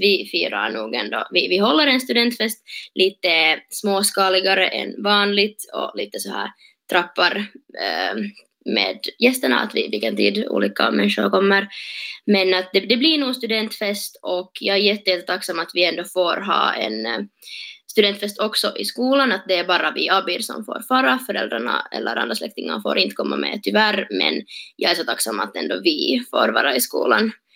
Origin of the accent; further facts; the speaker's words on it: Helsinki, Uusimaa, Finland; jag är student från Helsingfors